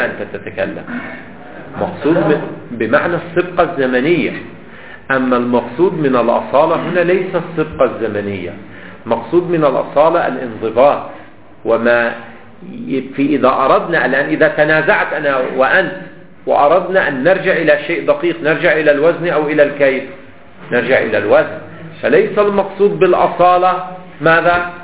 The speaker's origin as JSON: {"language": "Arabic", "country": "Lebanon", "said": "اي عندنا في لبنان يقال له السكس ويل"}